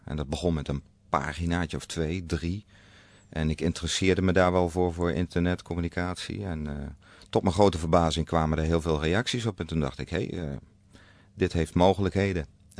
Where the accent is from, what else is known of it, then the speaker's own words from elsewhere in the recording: Oosterbeek, Gelderland, Netherlands; Ik ben opgegroeid in Oosterbeek.